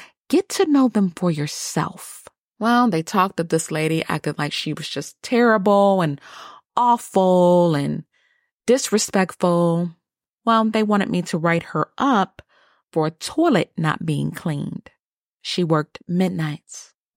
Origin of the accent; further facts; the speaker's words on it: Youngstown, Ohio, United States; I used to be a home manager in Youngstown, Ohio, my hometown.